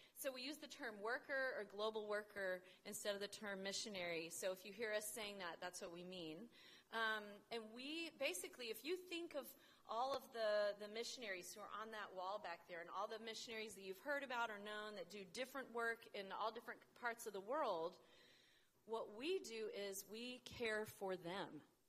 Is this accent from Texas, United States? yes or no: yes; Dallas, Texas, United States; and I grew up in Dallas, so she's surrounded by a lot of my side of the family there.